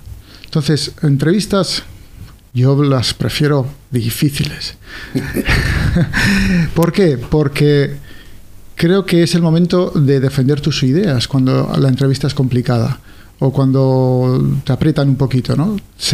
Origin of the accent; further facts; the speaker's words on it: Basque Country, Spain; yo no soy alicantino, yo soy del País Vasco, y con todo lo que conlleva pues el estar en el País Vasco cuando uno era joven y vivir lo que vivíamos